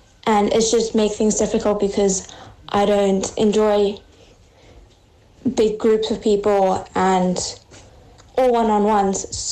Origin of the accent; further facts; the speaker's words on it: Port Elizabeth, Eastern Cape, South Africa; born there; I'm 17. I was born in Port Elizabeth, but we lived in Grahamstown in 2003.